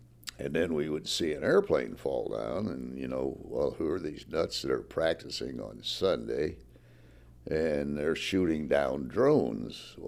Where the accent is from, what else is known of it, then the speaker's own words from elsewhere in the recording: Wood River, Illinois, United States; also born or lived in St. Louis; I was born in St. Louis. I grew up in the little town of Wood River, Illinois, which is in metropolitan St. Louis. I stayed there, went to school, grade school, high school, graduated from high school in June of 1938